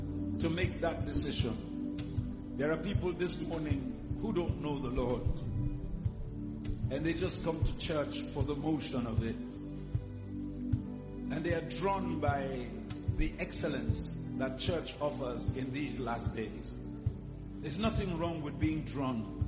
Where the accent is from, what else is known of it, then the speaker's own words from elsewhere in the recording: Kagoro, Kaduna State, Nigeria; You see, I come from Kagoro.